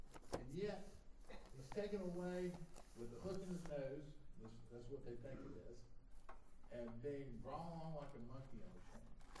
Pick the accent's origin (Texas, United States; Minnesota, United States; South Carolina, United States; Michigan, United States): South Carolina, United States; Rock Hill; I never lived north of my hometown in Rock Hill, South Carolina. Never.